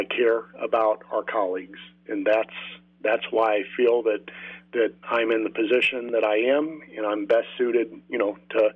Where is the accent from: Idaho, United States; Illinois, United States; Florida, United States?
Illinois, United States; Springfield; I was actually born here in Springfield Memorial Hospital. I was born in Springfield, raised in Springfield, actually went to undergraduate school in Springfield, and I've raised my family and have lived in Springfield my entire life.